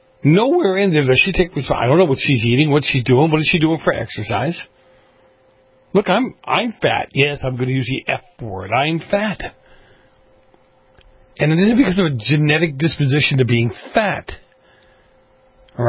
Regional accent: Massachusetts, United States; Well, my home state of Massachusetts, whatever, has decided, or hopefully they've come to the mindset, that college isn't for everyone.

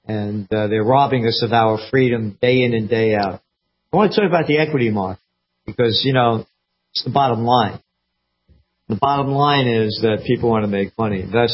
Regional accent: Bronx, New York, United States; I grew up in I was born in the Bronx. I lived there for quite a while. And grew up enough there.

